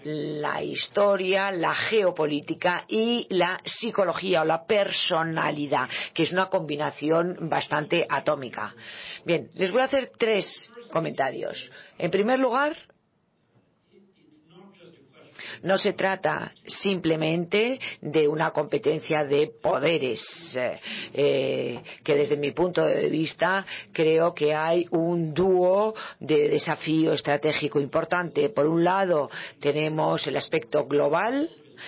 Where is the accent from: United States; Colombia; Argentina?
United States; now in Brussels, Belgium; yo soy americano, a pesar de vivir en Bruselas